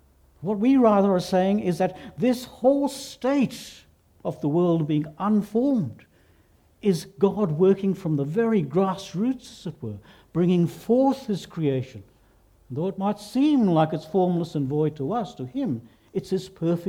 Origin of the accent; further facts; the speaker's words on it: Australia; now in England; I studied Hebrew a long time ago as an Australian living in England under a Welsh tutor, so something has definitely had to get lost in the vocalization of that.